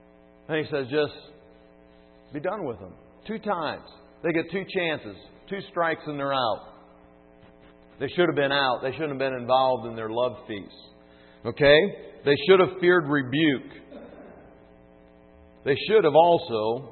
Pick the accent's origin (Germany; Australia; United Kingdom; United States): United States; Grand Rapids, Michigan; Now I'm from Grand Rapids.